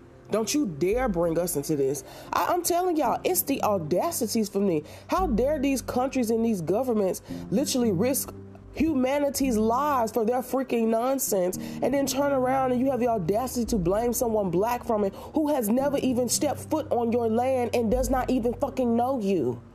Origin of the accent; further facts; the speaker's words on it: United States; So when I was a child, okay, I was born and raised in America, okay?